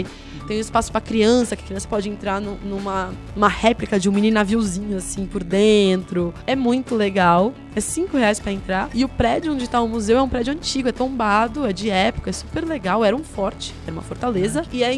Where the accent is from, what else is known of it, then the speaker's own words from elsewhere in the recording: Santos, São Paulo, Brazil; born there; uma outra dica cultural que tem a ver com a cidade de onde eu nasci, que é Santos.